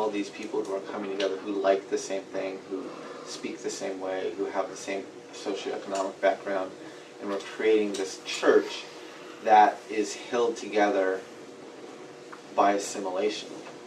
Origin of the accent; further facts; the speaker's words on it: United States; I'm an American. I do that because I'm a Christian.